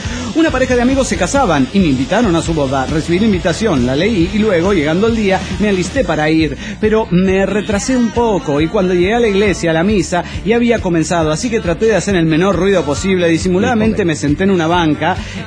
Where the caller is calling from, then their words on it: Cochabamba, Bolivia; de Cochabamba, Bolivia.